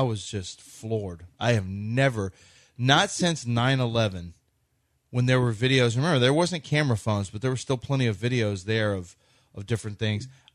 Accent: Texas, United States; I'm from Texas. I didn't know about the Texas City blast, but people in Texas City know about it.

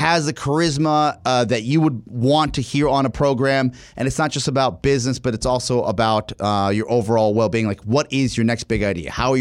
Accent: Bolivia; I put the llama because I'm from Bolivia.

